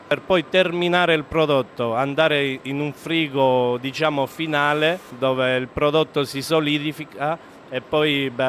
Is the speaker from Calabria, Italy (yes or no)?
yes; Calabria, Italy; moved away; io sono italiano, vengo dalla Calabria. Sono qua da quasi 19 anni.